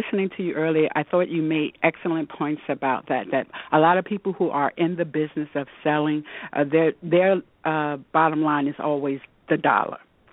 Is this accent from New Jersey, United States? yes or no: yes; New Jersey, United States; also born or lived in Florida; I'm originally from New Jersey. Yes, I am. I used to live in Florida for about 4 years, but I'm a Jersey girl.